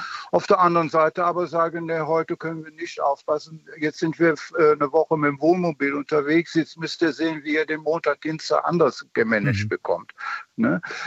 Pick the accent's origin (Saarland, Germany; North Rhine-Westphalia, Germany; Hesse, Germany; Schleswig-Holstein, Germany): North Rhine-Westphalia, Germany; Cologne; born there; ich bin gebürtiger Kölner, Fingerspitzengefühl.